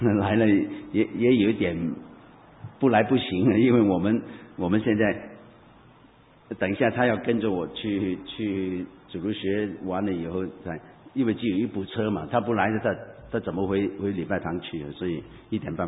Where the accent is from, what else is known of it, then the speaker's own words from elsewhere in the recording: Hong Kong; 我是香港人，不但是脾气暴躁，讲的话都是带着一种苦毒、毒气